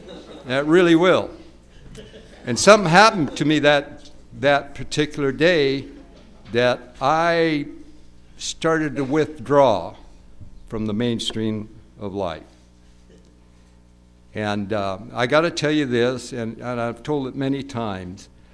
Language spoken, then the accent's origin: English; Sacramento, California, United States; also born or lived in Nevada City; I grew up in Sacramento. Actually, I was born up in Nevada City. And we moved down to Sacramento at the outbreak of just before World War II.